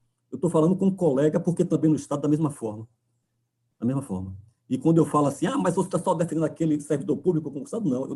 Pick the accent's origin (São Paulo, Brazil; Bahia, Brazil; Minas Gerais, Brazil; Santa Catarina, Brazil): Bahia, Brazil; como bom baiano que sou